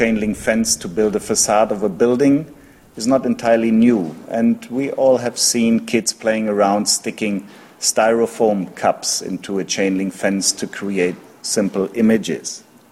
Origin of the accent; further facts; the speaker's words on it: Frankfurt, Hesse, Germany; now in Los Angeles, United States; I grew up in Frankfurt, Germany. I'm living now in Los Angeles, California.